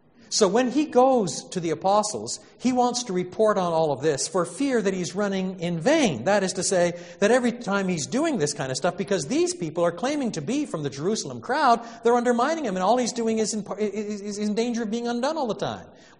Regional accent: Canada; I'm a Canadian

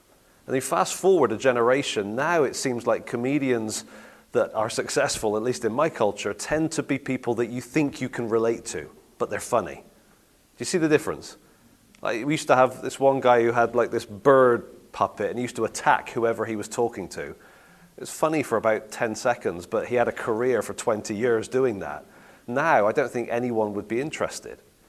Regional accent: Italy; also born or lived in England; I grew up partly in Italy and partly in England

